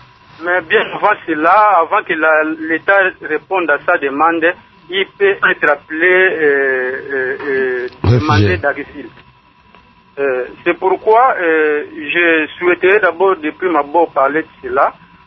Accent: DR Congo; Parce que si ces déplacés sont aujourd'hui chez nous au Congo, c'est nous qui serons plus maltraités

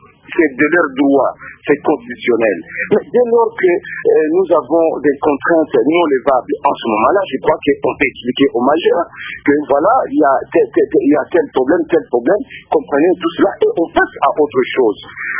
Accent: DR Congo; ici chez nous en République démocratique du Congo

